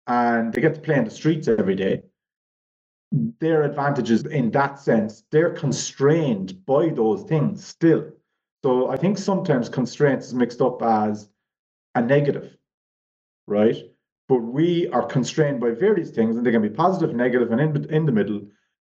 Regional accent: Ireland; I grew up in Ireland where Gaelic football and hurling and soccer and rugby are the predominant sports.

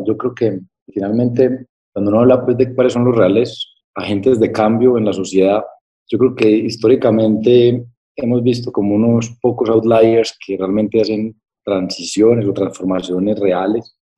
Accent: Colombia; cuando digo nosotros somos los colombianos

